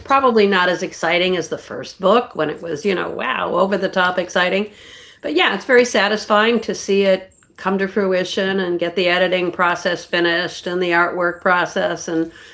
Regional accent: Charlotte, North Carolina, United States; It takes place in my hometown in Charlotte, North Carolina.

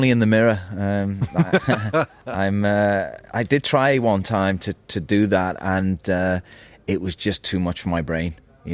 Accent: Liverpool, North West England, United Kingdom; because I'm from Liverpool and he's from Liverpool, and I'm one of those Liverpool guys that you can understand when they speak.

